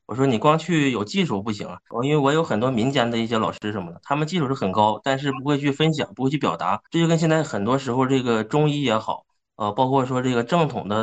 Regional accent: Heilongjiang, China; 在我们东北那边也算是比较知名的一个易经老师吧

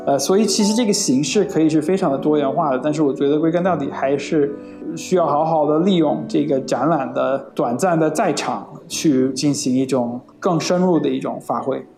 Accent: Philadelphia, Pennsylvania, United States; 他第一个场馆是在我老家，在美国费城

